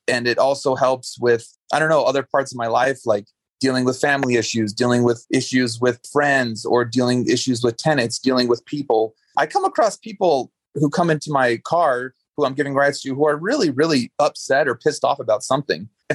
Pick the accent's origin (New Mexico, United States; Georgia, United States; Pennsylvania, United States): New Mexico, United States; Reserve; also born or lived in Phoenix, Arizona; I was born in Phoenix, but I grew up in a small town in New Mexico called Reserve, New Mexico. It's population of probably 250 people.